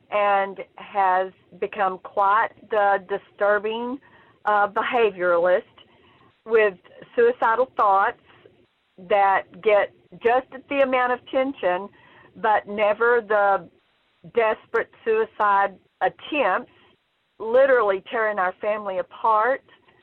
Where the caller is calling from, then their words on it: Texas, United States; I'm calling from Texas